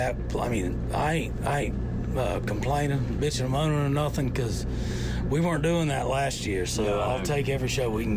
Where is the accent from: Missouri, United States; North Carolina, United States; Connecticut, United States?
Missouri, United States; I'm from Southern Missouri, yeah.